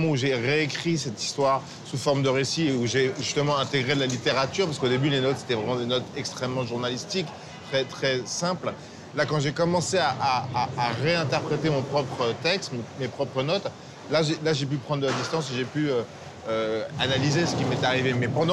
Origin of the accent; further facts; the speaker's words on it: France; je suis réalisateur, je suis français, je suis... voilà, privilégié et tout ça.